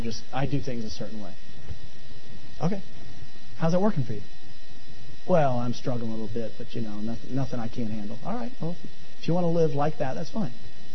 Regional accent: Benbrook, Texas, United States; Because I was born and raised in Benbrook, Texas, and kids from Benbrook, Texas don't do well in life.

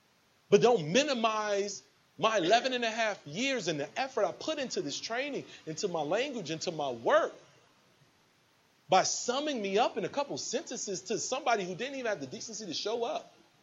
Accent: Chicago, Illinois, United States; I'm from Chicago.

